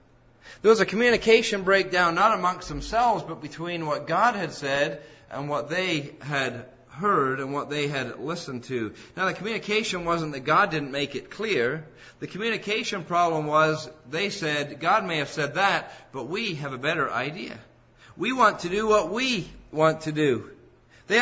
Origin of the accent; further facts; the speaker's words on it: England, United Kingdom; I grew up in England, as many of you know, and many people automatically think that everybody in England sounds like the Queen.